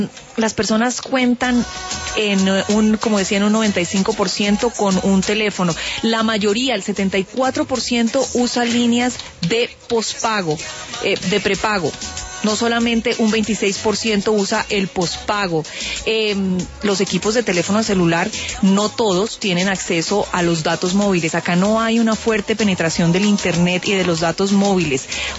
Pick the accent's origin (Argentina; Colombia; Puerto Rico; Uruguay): Colombia; cuáles son nuestros hábitos como colombianos frente a los celulares